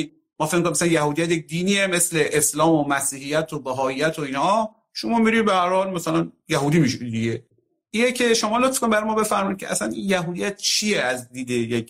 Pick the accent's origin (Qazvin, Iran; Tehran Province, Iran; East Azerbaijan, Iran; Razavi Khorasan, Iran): Razavi Khorasan, Iran; Mashhad; اینه حتی که در مشهد به عنوان یک مشهدی بتوقم